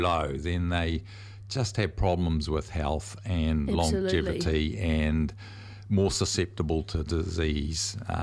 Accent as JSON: {"language": "English", "town": "Moerewa", "region": "Northland", "country": "New Zealand", "tie": "born or raised there", "said": "And when I was growing up in Moirua"}